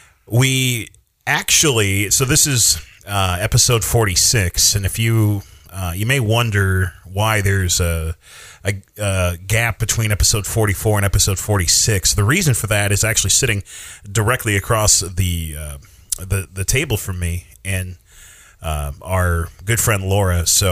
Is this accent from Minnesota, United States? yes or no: yes; Minnesota, United States; I grew up in Minnesota, so.